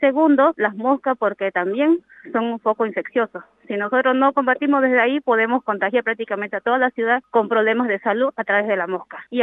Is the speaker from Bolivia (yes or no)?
yes; Bolivia; La mayoría de la gente que vive en el campamento somos bolivianos